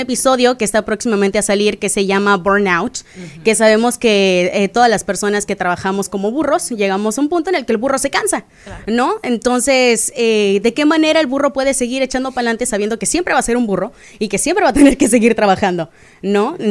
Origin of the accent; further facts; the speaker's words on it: Punta Cana, La Altagracia, Dominican Republic; tengo más de 10 años en República Dominicana. Yo crecí en Punta Cana, me mudé pequeña, tenía 10 años.